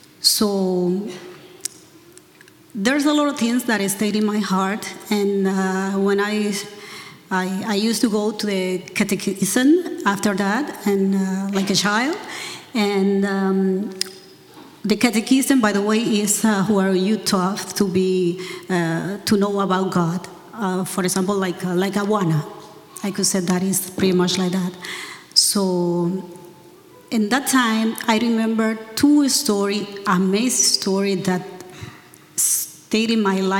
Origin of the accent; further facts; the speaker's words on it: Dominican Republic; I come from Dominican Republic. Beautiful country, by the way, not the cold like here.